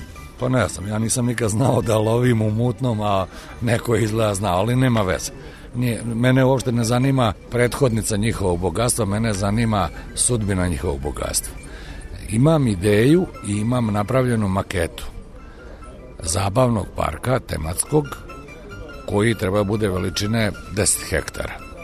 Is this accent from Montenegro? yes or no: no; Mačva District, Serbia; Ali ja sam rodom iz bogate Mačve i kod mene i kad pričam, ovo mora da bude sve bogato.